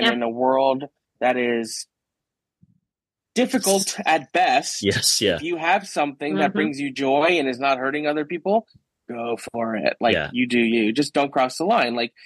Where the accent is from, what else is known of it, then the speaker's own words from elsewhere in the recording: Florida, United States; You know, I grew up in Florida.